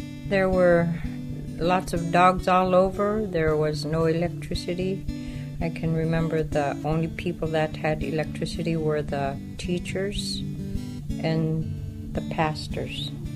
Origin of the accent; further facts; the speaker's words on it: Espenberg, Alaska, United States; And the last time I came from Espenberg with my parents, with the dog teams and snow machine, was probably in 65 or so, 1965.